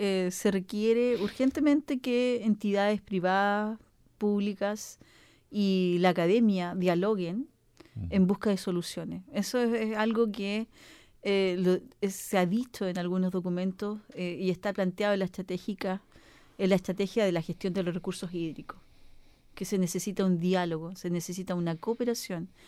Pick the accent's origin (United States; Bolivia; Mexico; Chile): Chile; no solamente como sornina, sino como chilena